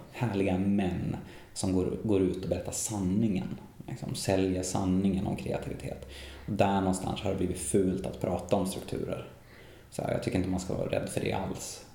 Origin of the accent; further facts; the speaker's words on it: Gävle, Gävleborg County, Sweden; det manliga idealet som jag växte upp med i Gävle